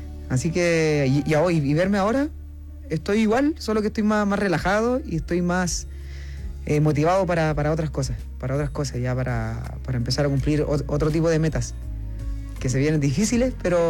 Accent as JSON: {"language": "Spanish", "town": "Taltal", "region": "Antofagasta", "country": "Chile", "tie": "born or raised there", "said": "Ahí me fui a Taltal y ya..."}